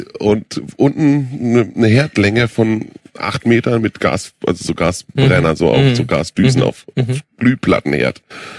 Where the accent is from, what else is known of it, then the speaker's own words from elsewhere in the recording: Baden-Württemberg, Germany; ich bin ja in Baden-Württemberg zur Schule gegangen